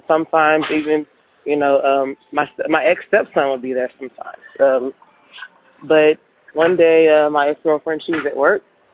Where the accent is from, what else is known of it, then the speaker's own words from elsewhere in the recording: Houston, Texas, United States; I'm from Houston, Texas.